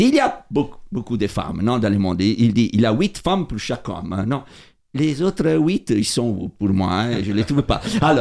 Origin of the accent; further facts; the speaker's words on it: Italy; Ok, je suis italien, tu sais, on parle tout le temps, nous.